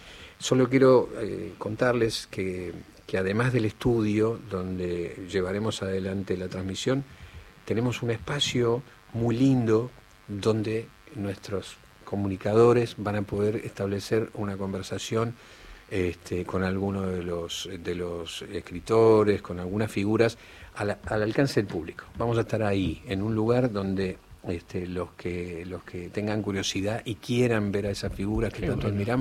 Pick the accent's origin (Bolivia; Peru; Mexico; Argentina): Argentina; forma parte de quiénes somos los argentinos